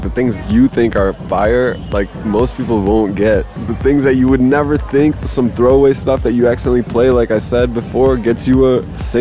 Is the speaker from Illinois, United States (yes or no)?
no; Detroit, Michigan, United States; also born or lived in Riga, Latvia; I was born in Latvia, in Riga, Latvia. It's like in Eastern Europe. My mom and I immigrated illegally to America in 1993 via Detroit. I grew up there, moving around. I went to like 9 different schools